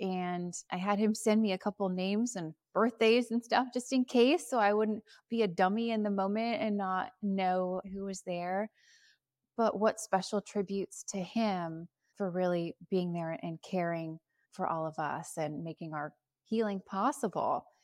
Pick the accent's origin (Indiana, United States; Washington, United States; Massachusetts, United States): Washington, United States; Tacoma; I am proud from Tacoma, Washington.